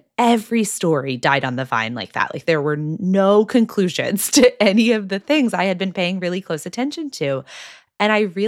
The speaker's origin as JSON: {"language": "English", "region": "Texas", "country": "United States", "tie": "born or raised there", "said": "the short version of it is that I was raised evangelical in Texas"}